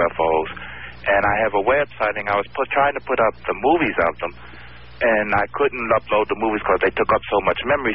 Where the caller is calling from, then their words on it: Brooklyn, New York, United States; I'm calling from Brooklyn.